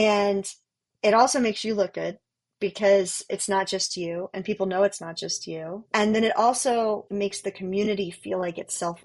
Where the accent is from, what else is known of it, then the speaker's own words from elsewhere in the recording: Florida, United States; I'm from Florida